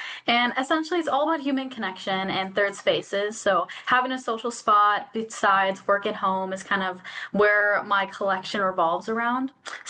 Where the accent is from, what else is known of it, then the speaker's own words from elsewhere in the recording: Wisconsin, United States; I'm from Door County, Wisconsin, so there's a lot for me to draw inspiration from just with how beautiful it is.